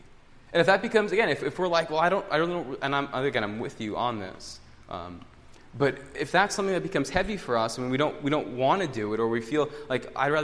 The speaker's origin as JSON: {"language": "English", "region": "New York", "country": "United States", "said": "I'm from New York, but I live in the suburbs out there"}